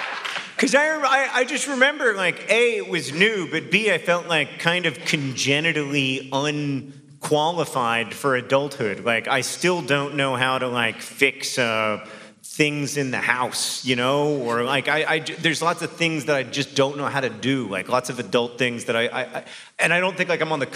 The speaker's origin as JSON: {"language": "English", "town": "Orlando", "region": "Florida", "country": "United States", "tie": "born or raised there", "said": "I do not want to die in Florida. I grew up here. I grew up in Orlando."}